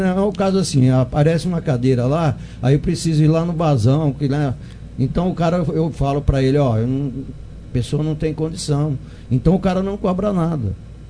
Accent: Jabuticabal, São Paulo, Brazil; Esse apelido apareceu quando eu era criança lá em Jabuticabal.

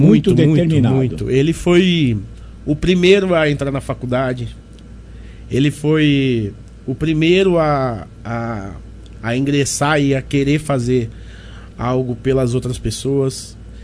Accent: Alagoas, Brazil; Nós somos de Alagoas, né? Então, o pessoal do Nordeste, a gente.

